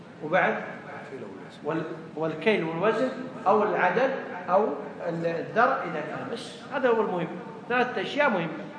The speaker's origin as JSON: {"language": "Arabic", "country": "Kuwait", "said": "إحنا عندنا في الكويت يقول أجنبي"}